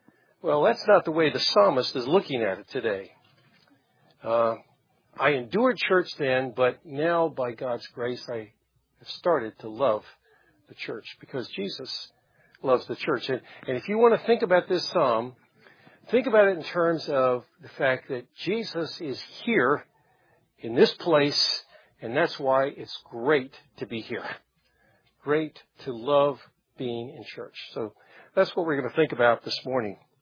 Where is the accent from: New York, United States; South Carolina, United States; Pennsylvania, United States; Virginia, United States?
Virginia, United States; Herndon; When I was growing up in Herndon, Virginia, down the road, which was a little country town years ago, my family and I started going to the little country Methodist church there.